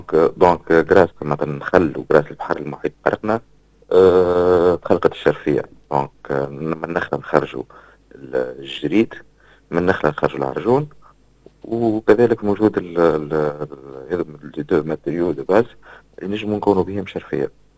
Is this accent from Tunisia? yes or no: yes; Tunisia; خدموا على تثمين الباتريمون كيما قلت لك الكلتيريل والماتيريل الموجود عندنا في تونس.